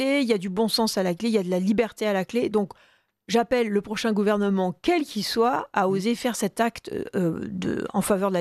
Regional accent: Manosque, Provence-Alpes-Côte d'Azur, France; moi, j'ai été élevée à Manosque, dans le sud-est de la France

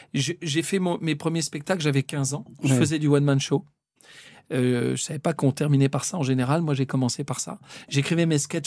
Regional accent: Le Havre, Normandy, France; born there; puisque moi je suis né au Havre et mes parents ont vécu jusqu'à leur mort là-bas

